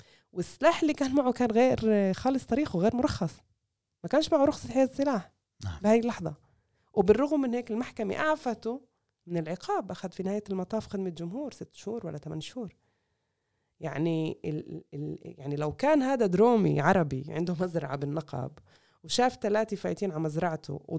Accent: Palestine; إحنا فلسطيني نقطة

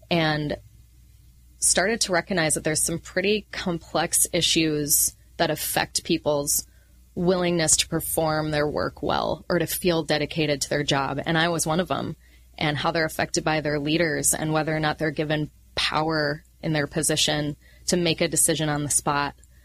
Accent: Minnesota, United States; now in California, United States; I grew up in Minnesota and have only lived in California for a few years.

